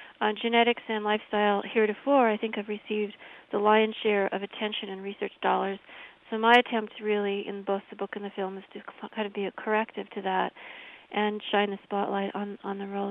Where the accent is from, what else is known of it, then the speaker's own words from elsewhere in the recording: Champaign, Illinois, United States; born there; I was born in Champaign. I'm looking forward very much to coming home.